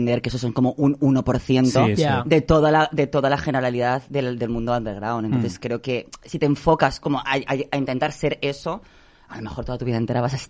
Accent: San Sebastián de los Reyes, Community of Madrid, Spain; accent: Madrid; San Sebastián de los Reyes. Sí. O sea, yo soy de barrio, por eso digo, yo tengo como el acento un poco así de madrileña de mazo.

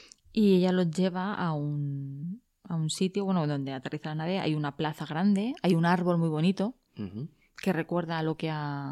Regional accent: Alicante, Valencian Community, Spain; Es como un alicantino, por ejemplo, somos nosotros, que lleva un trocico de la explanada, ¿no?

